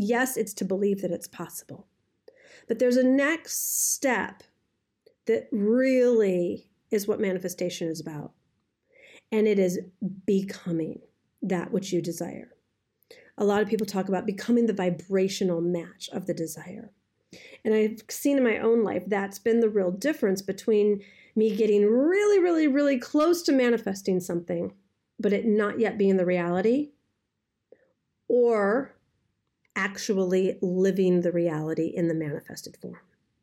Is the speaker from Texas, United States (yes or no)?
no; Detroit, Michigan, United States; I am from Detroit. I haven't been to Chicago in the longest time.